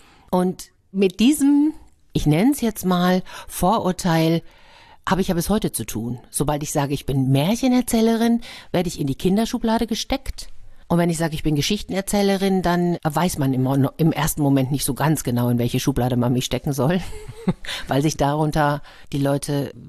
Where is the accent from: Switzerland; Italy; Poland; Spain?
Spain; Madrid, Community of Madrid; now in Nuremberg, Germany; Da habe ich gedacht, ich komme aber doch aus Madrid, ich habe doch schon eine große Stadt hinter mir.